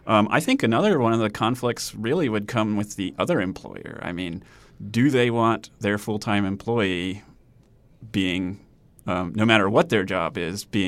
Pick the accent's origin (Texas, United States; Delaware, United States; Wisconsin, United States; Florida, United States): Delaware, United States; You know, as a kid growing up in Sussex County, I think mosquitoes were worse than they are now.